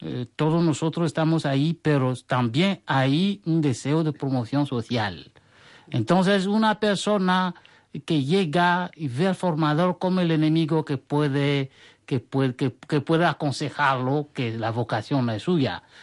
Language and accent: Spanish; Togo; En mi país, en África, también hice dos trabajos.